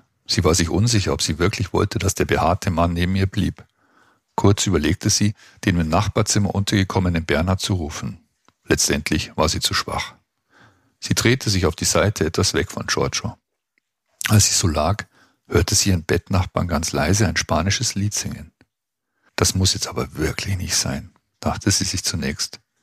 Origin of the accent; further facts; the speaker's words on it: Montevideo, Uruguay; meine Mutter hat deutsche Wurzeln. In Montevideo, meiner Heimatstadt